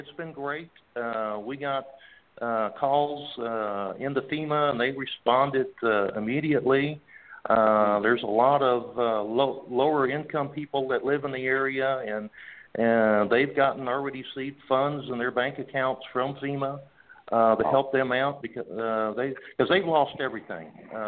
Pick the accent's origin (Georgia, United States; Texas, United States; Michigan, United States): Texas, United States; Port Aransas; I'm from Port Aransas, Texas, which is located on a barrier island just north of Corpus Christi, Texas.